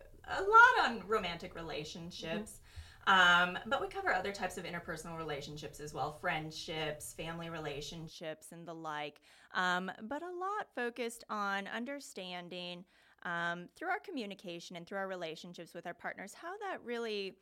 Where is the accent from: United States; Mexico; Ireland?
United States; North Dakota; Well, I grew up in North Dakota